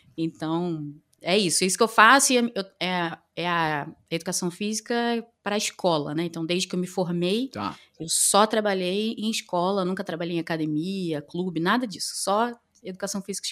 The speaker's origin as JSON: {"language": "Portuguese", "region": "Rio de Janeiro", "country": "Brazil", "accent": "carioca", "lives_now": "Foz do Iguaçu, Brazil", "said": "o sotaque carioca não nega de onde eu venho, né? Mas eu moro em Foz do Iguaçu há 8 anos, então eu moro aqui em Foz."}